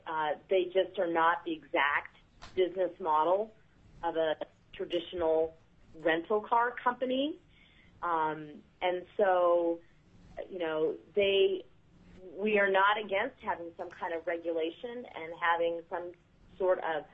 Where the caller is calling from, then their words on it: Helena, Montana, United States; I am actually in Helena, Montana today.